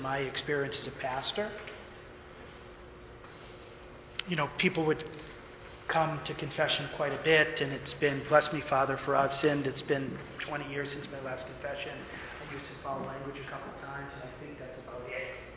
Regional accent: New England, United States; And I grew up in New England. We speak really fast up there.

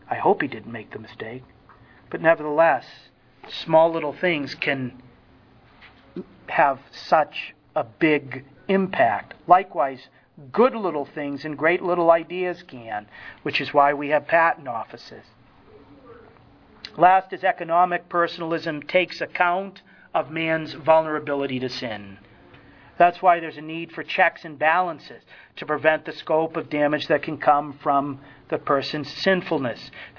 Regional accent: Lowell, Massachusetts, United States; was from my hometown, Lowell, Massachusetts.

